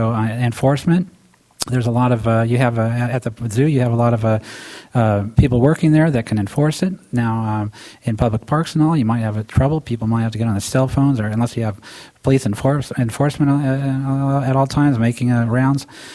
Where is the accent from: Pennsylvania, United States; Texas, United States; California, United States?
California, United States; Fresno; now in San Luis Obispo, United States; I came from Fresno to live out here and get away from the smog and all and fresh air.